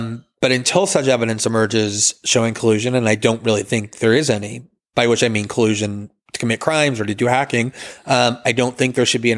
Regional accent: United States; that does apply to me and to Chomsky and lots of others is as an American, you tend to want to write about and think about and talk about the acts of your own government

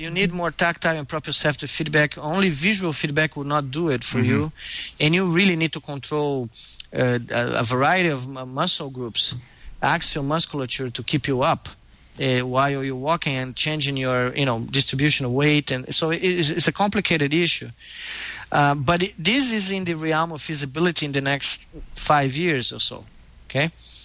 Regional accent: Brazil; born there; English is a second language; I was born in Brazil, and we are from the tropics, and there's a lot of light there.

